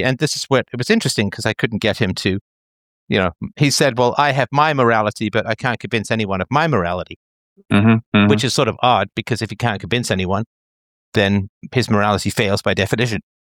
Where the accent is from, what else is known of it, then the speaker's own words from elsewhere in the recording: London, United Kingdom; which was when I said, you know, how peaceful it was growing up in London.